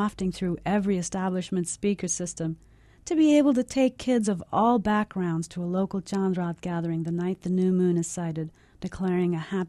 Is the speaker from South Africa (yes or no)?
no; Pakistan; now in United States; lonely time in this quaint New England town, so far from the sizzle and aroma of the Ramadan kitchen I grew up with in Pakistan.